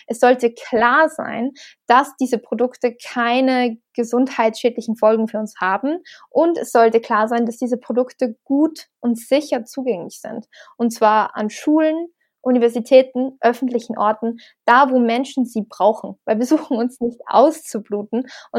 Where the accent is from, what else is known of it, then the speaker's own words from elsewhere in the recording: Salzburg, Austria; Ich bin auch in Österreich aufgewachsen tatsächlich.